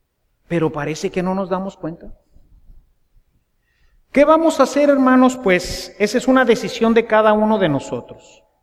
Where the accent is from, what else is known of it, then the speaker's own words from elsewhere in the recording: Mexico; Somos mexicanos gobernados por nuestros representantes que nosotros hemos escogido